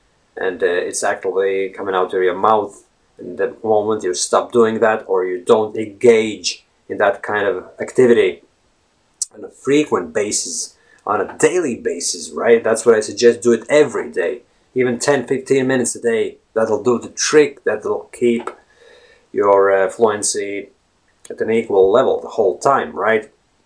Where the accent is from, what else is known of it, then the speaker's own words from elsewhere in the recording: Latvia; first language Latvian; English is a second language; using either Latvian, which is my native language, or Russian, which is language I also speak, right?